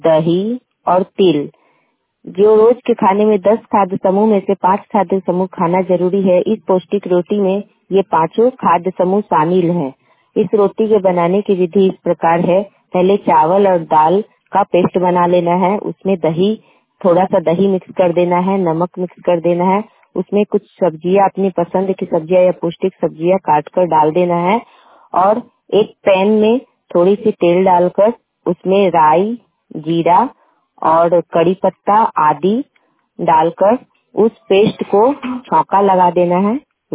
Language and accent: Hindi; Sonpur, Bihar, India; मैं सोनपुर की रहने वाली हूँ।